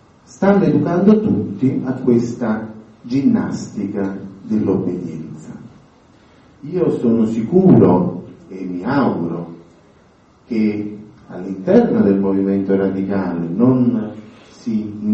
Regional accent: Naples, Campania, Italy; che ci dà gioia sia come liberali e radicali sia come napoletani, se posso dire

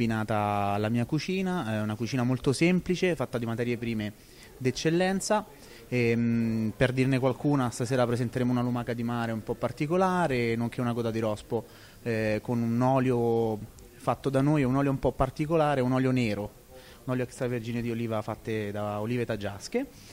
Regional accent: Naples, Campania, Italy; il mare poi sta nelle mie corde, sin da piccolo sono napoletano

